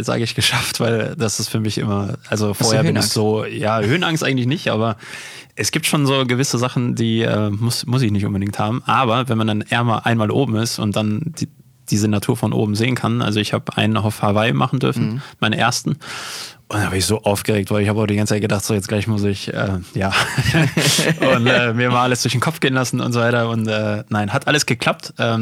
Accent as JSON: {"language": "German", "town": "Unna", "region": "North Rhine-Westphalia", "country": "Germany", "tie": "born or raised there", "said": "der flog natürlich auch mal hier über das Stadtfest in Unna aus meiner Heimatstadt"}